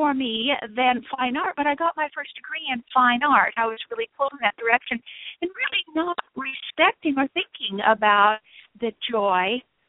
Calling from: Boulder, Colorado, United States; Boulder, Colorado.

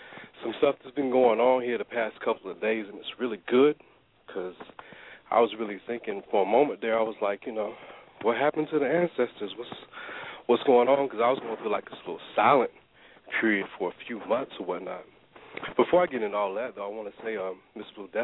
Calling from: North Carolina, United States; I'm calling from North Carolina.

